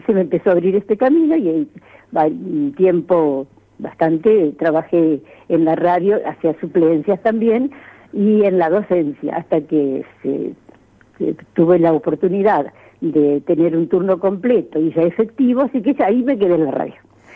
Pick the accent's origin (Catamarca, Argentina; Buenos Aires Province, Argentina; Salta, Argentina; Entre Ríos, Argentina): Entre Ríos, Argentina; Pueblo Brugo; born or raised there; also born or lived in Victoria